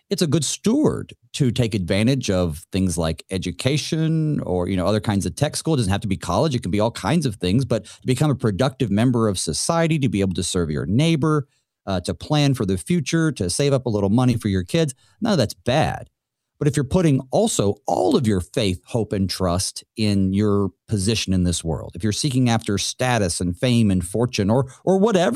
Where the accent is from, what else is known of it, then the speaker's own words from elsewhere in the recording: the South, United States; you know, I'm from the South, so that's pretty common.